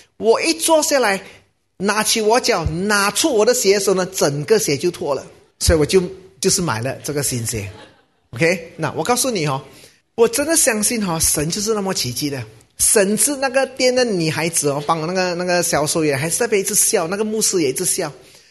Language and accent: Chinese; Malaysia; 我们是马来西亚的华人，爱便宜爱靓爱精的